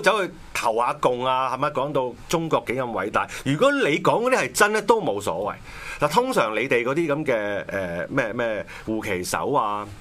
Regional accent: Hong Kong; 到咗呢一個時候啦，我哋香港人係好危難啦

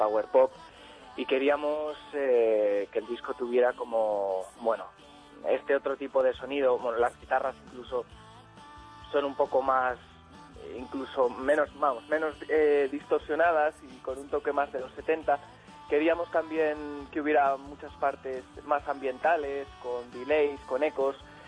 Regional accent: Madrid, Community of Madrid, Spain; yo soy el único de Madrid, pero estamos ahora residiendo todos en Madrid.

